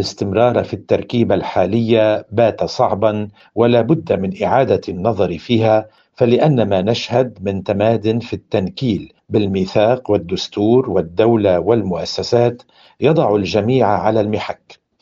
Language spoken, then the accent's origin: Arabic; Lebanon; نحن جمهورية لبنانية وعضو مؤسس في الأمم المتحدة وفي جامعة الدول العربية